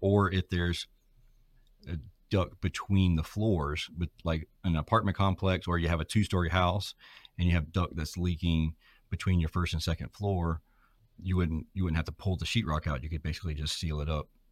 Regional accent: Georgia, United States; Yeah, I'm from South Georgia, so I don't know that my accent.

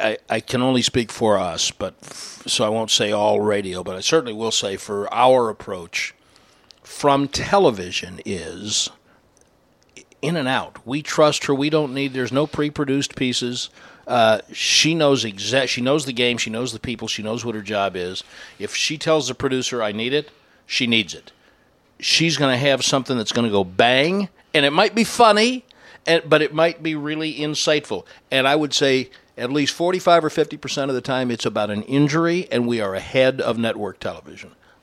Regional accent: Chicago, Illinois, United States; I'm a Chicagoan, and I'm a teenager, and I'm watching the Cubs one day and the White Sox the next day

